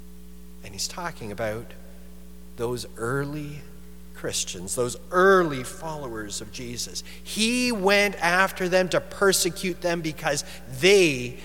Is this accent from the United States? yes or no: no; Canada; Canadian pride, right? Buy Canadian, support Canadian. We brag about how good we are. We've revived the I Am Canadian commercial. We're bragging about ourselves.